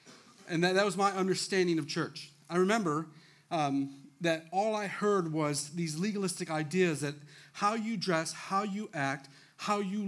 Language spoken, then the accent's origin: English; Toledo, Ohio, United States; So I grew up in Toledo, Ohio, where we're about 45 minutes outside of Canada. I grew up playing hockey. We have four seasons. We also have a lot of snow.